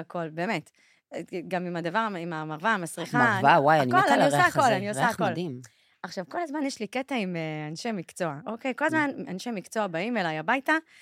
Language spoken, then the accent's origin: Hebrew; Rishon LeZion, Central District, Israel; אני מראשון, אני מרשלת.